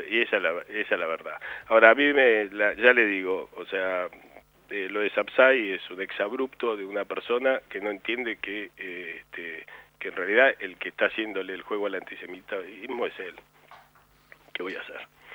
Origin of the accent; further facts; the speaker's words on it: Argentina; ¿Por qué no me permiten a mí también ser un argentino 100%?